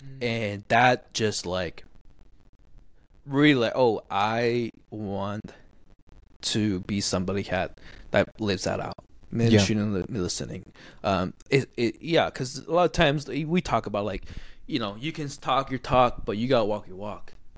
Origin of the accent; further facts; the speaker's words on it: Taiwan; I loved growing up in Taiwan and living in there, and definitely is my favorite place in the world to the places I have traveled so far.